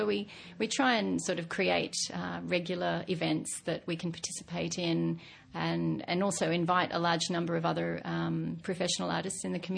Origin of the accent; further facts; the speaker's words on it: Cairns, Queensland, Australia; I'm also from Cairns in far north Queensland, as is Rose